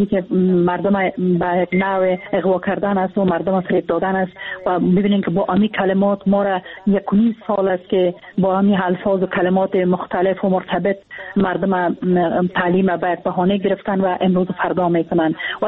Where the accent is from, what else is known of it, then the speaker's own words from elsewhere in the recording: Afghanistan; ما از افغانستان هستیم، افغان هستیم